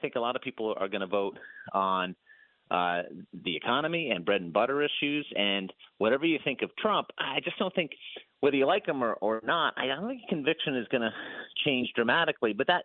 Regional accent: Virginia, United States; then a year later in my home state of Virginia, outside of Washington, Democrats lost that race

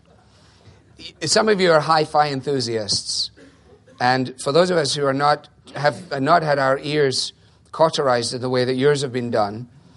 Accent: Scotland, United Kingdom; I was brought up in Scotland in a highly dispensational context.

